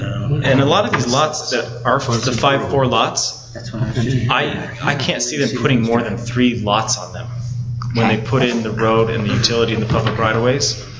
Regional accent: Pleasant Grove, Utah, United States; I lived in Pleasant Grove for 25 years, and there are some old-timers in Pleasant Grove that would rather die and roll up in their graves than leave Pleasant Grove.

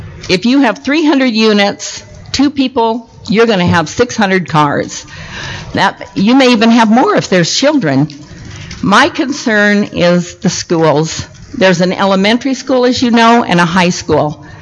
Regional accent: Idaho, United States; now in Cedar Hills, United States; We found another job in Utah. We came from Idaho.

